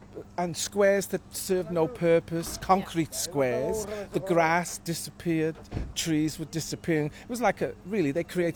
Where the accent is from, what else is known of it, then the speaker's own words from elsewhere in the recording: Cardiff, Wales, United Kingdom; born there; I am glad I was born in Tiger Bay when I was born, and I lived what I lived